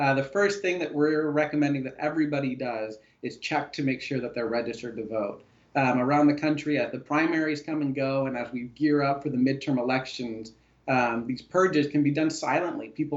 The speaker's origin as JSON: {"language": "English", "region": "Oregon", "country": "United States", "tie": "born or raised there", "said": "My home state of Oregon was the first to pass it a few years ago"}